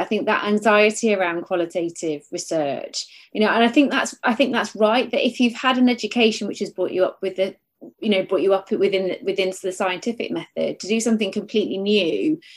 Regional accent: Philippines; I'm a neurosurgeon from the Philippines.

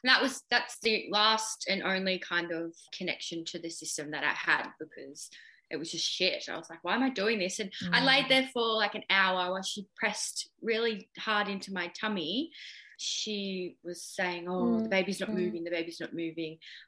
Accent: Victoria, Australia; I'm 25 from the Mornington Peninsula down in Victoria.

